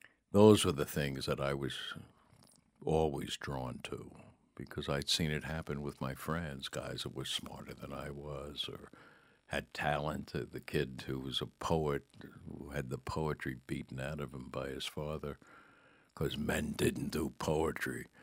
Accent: New York, United States; also born or lived in Rome / Barcelona / Dublin; But I always lived there in a way as a New Yorker. I was measuring the bus system against the New York bus system

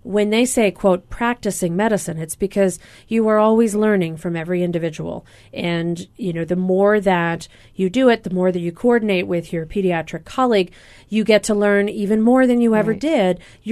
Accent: Pennsylvania, United States; she is an interventional cardiologist at Straub Clinic and Hospital who hails from Pennsylvania, my home state.

